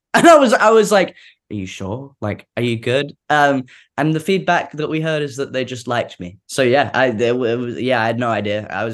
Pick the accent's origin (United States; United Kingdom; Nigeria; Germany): United Kingdom; And I don't know if it's because I'm British